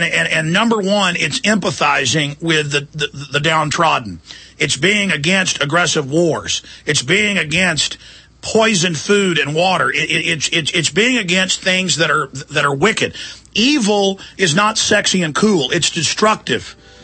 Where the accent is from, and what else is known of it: the South, United States